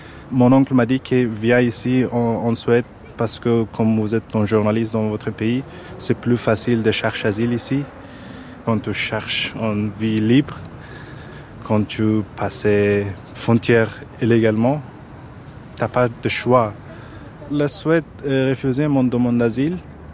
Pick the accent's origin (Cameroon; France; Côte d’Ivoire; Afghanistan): Afghanistan; je viens d'Afghanistan. Je suis ancien journaliste afghan. En ce moment, je suis étudiant à INALCO, l'Institut National Langue et Civilisation Orientale.